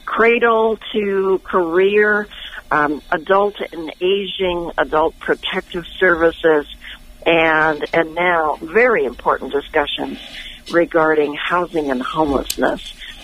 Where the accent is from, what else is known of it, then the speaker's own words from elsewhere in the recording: Pennsylvania, United States; now in Sonoma County, United States; my husband was transferred to HP here in Sonoma County, and it's been a love affair ever since. We grew up in Pennsylvania.